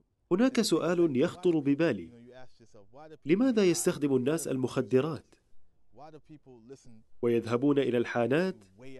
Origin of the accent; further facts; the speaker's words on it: Philadelphia, Pennsylvania, United States; born there; Arabic is a second language; moved away; أنا من أمريكا، ولدت في فيلادلفيا، وهي مدينة تبعد حوالي ساعتين بالسيارة عن نيويورك من ناحية الشمال، كما تبعد حوالي 3 ساعات بالسيارة عن جنوب واشنطن.